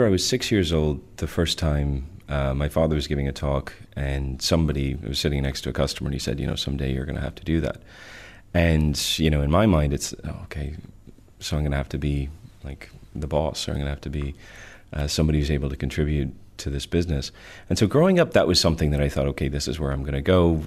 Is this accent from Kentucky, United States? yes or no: yes; Kentucky, United States; And so I would say I grew up in Kentucky in an Irish home.